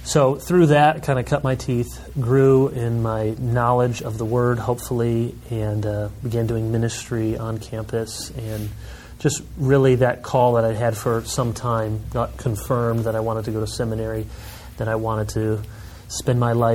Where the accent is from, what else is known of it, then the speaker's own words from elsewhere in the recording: Michigan, United States; also born or lived in Chicago, United States; But born in Chicago and then moved to Michigan when I was a young kid and grew